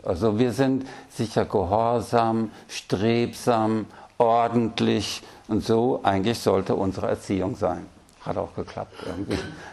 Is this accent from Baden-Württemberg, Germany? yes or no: yes; Baden-Württemberg, Germany; weil Freiburg 1944 ausgebombt wurde und wir dann fluchtartig in den Hotzenwald, das ist der südliche Schwarzwald, gezogen sind, weil wir dort so eine Ferienwohnung unterm Dach hatten in einem kleinen Bauernhaus.